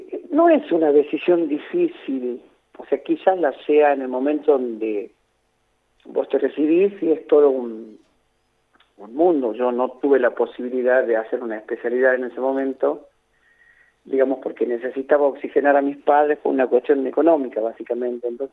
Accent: Siján, Catamarca, Argentina; Yo soy de Siján, nací en Siján, me crié en Siján, de ahí me fui a la universidad, y cuando tuve que salir a trabajar decidí volver a mi departamento, a mis orígenes.

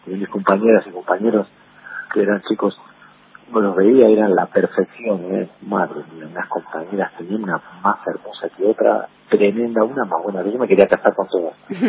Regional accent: Florencio Varela, Buenos Aires Province, Argentina; en el barrio donde venía, de donde vengo yo, ahí en el barrio Malvinas de Florencio Varela, cerquita de Claypole, a unas cuadras de Claypole.

